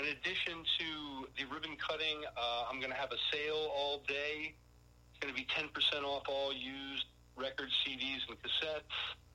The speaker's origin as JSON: {"language": "English", "town": "New Haven", "region": "Connecticut", "country": "United States", "tie": "born or raised there", "said": "My mom's bringing a contingent up from New Haven, Connecticut, my hometown, so that'll be nice."}